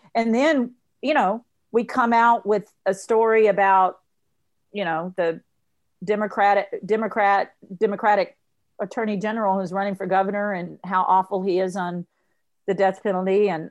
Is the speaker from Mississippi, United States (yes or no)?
yes; Mississippi, United States; I fully believe Trump is going to be president. I'm from Mississippi.